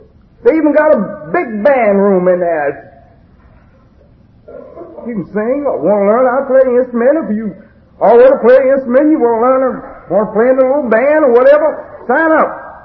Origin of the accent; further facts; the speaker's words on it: Atlanta, Georgia, United States; I was from Atlanta.